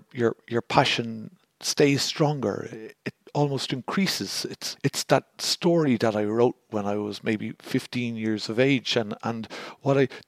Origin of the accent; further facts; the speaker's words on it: Dublin, Leinster, Ireland; accent: Dublin; being that my accent is of Dublin and Ireland